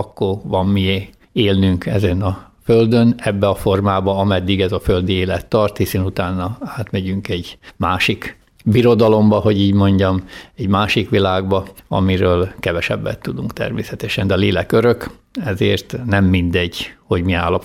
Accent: Kanjiža, Vojvodina, Serbia; Délvidékről, Magyarkanizsáról jöttem.

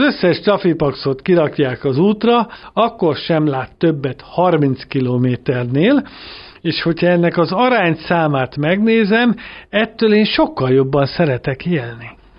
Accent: Tatabánya, Komárom-Esztergom, Hungary; én is egy vidéki ember vagyok, Tatabányán születtem, ott élek, és onnan jövök, megyek a világba.

